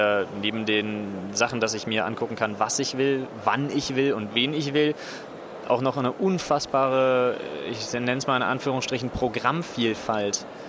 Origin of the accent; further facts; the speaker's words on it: Berlin, Germany; Ich bin ja in Berlin geboren und aufgewachsen. Ich bin so ein kleiner Stadtpatriot